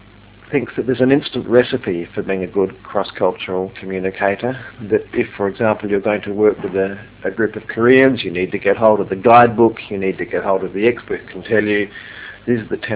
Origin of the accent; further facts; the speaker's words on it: Australia; I'm Australian, they're Egyptian.